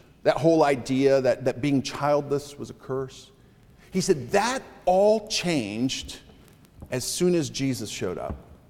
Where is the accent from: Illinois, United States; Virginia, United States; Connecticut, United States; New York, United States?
Connecticut, United States; Enfield; growing up, my grandparents lived just a couple of miles away from where my family and I lived in my hometown of Enfield, Connecticut.